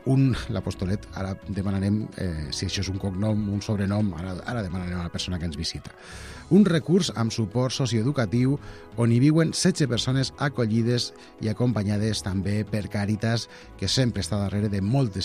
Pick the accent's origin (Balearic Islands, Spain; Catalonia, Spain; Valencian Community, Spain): Catalonia, Spain; Barcelona; som del barri de Sants, tots